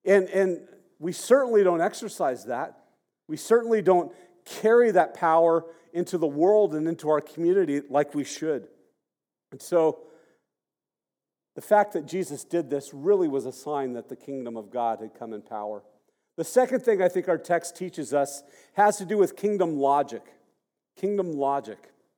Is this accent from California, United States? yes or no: yes; Santa Barbara, California, United States; And growing up in Santa Barbara, you know, I just thought, well, that's a thing of the past.